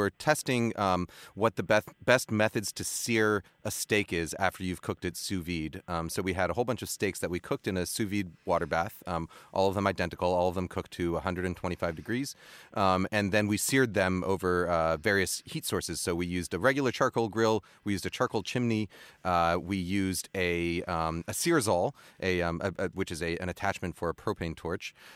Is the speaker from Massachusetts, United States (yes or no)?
yes; Boston, Massachusetts, United States; born there; My birthplace, my old stomping grounds.